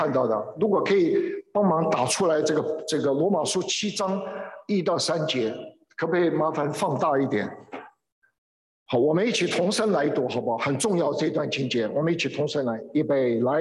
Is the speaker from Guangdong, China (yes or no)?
no; Shandong, China; 我是山东人，师母是广东人